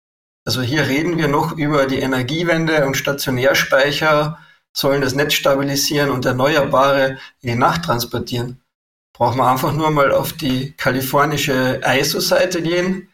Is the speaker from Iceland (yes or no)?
no; Austria; now in Germany; Also meine Hoffnung als Österreicher, der in Deutschland lebt und der glaubt, dass wir einen starken europäischen Kontinent brauchen